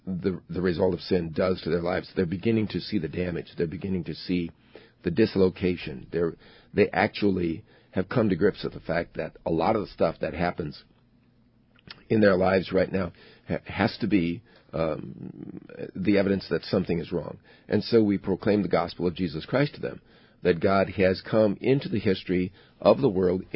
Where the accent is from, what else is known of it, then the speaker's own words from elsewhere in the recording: Chicago, Illinois, United States; So I grew up in South Chicago, same thing.